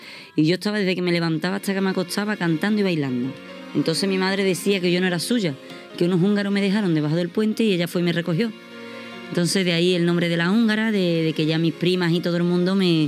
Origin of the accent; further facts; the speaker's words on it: Écija, Andalusia, Spain; now in Catalonia, Spain; Yo soy de Écija y ellos son de Sevilla.